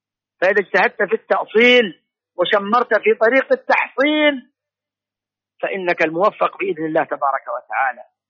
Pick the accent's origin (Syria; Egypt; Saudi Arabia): Saudi Arabia; هذه البلاد عندنا في المملكة العربية السعودية